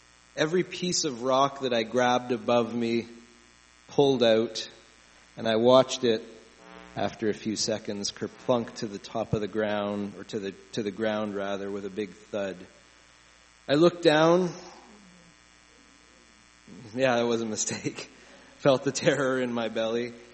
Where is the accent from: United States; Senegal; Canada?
Canada; Ontario; I grew up in southern Ontario, where the word mountain meant the Niagara Escarpment.